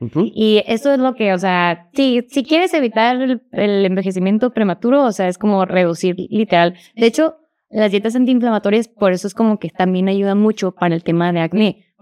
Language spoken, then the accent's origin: Spanish; Mexico; como cultura mexicana estamos súper acostumbrados a depender y a necesitar dulces, papitas.